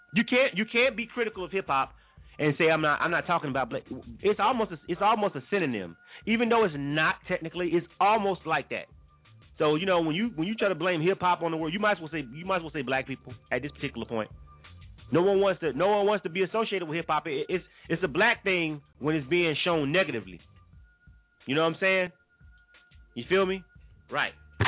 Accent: the South, United States; now in Atlanta, United States; I'm from the South and I love the South, but it is what it is.

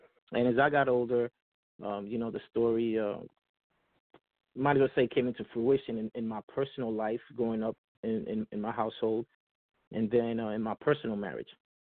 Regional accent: Brooklyn, New York, United States; now in Virginia Beach, United States; I'm from Brooklyn, New York. Parents Dominican.

